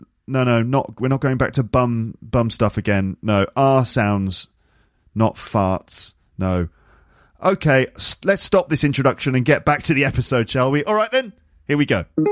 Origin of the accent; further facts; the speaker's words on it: England, United Kingdom; do it very well because I'm English and we don't have really many rhotic sounds